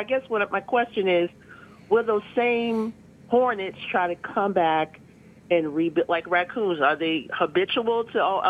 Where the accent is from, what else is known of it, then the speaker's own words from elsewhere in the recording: Upper Marlboro, Maryland, United States; I'm from Upper Marlboro, so I'm used to like country and deers and foxes.